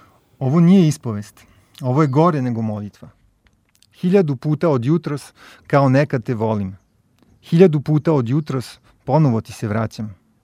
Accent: Vojvodina, Serbia; moi, je viens du Serbie du Nord. Du coup, dans ma famille, ma mère, je pense qu'ils sont arrivés, sa famille, la famille de mes grands-parents maternels, ils sont arrivés de Croatie

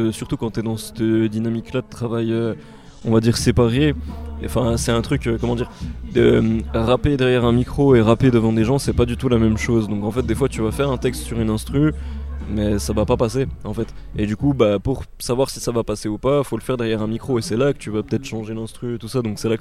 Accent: Montbéliard, Bourgogne-Franche-Comté, France; ce qu'on voulait faire ensemble chez moi à Montbéliard

